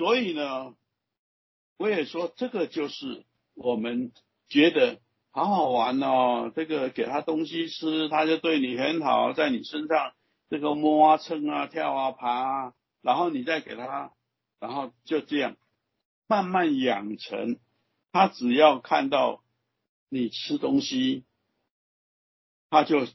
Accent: China; 尤其是我们中国人养这些狗

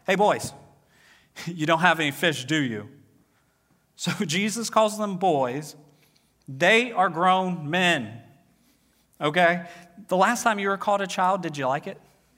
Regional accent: Virginia, United States; Now, I grew up on the eastern part of Virginia. I grew up near the Chesapeake Bay, and I knew a lot of fishermen.

